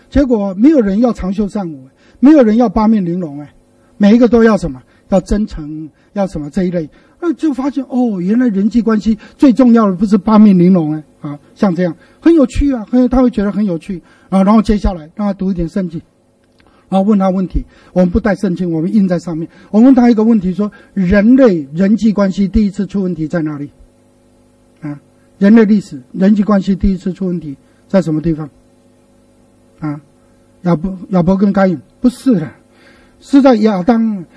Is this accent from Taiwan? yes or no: yes; Penghu County, Taiwan; 我的老家是在一个很偏远的一个海岛，在澎湖啊，一个很远的海岛。